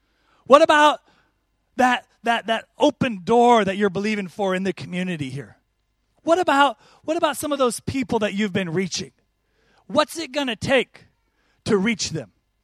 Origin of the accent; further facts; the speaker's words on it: Oregon, United States; moved away; I'm originally from the United States, from the state of Oregon, and we have what we call the Willamette Valley there